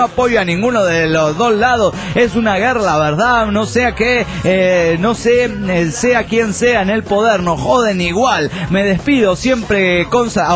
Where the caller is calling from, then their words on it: Buenos Aires, Argentina; de Buenos Aires, Argentina.